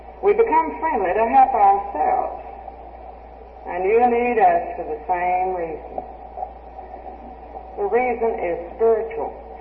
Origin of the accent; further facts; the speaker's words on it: Colorado City, Texas, United States; from Colorado City, Texas.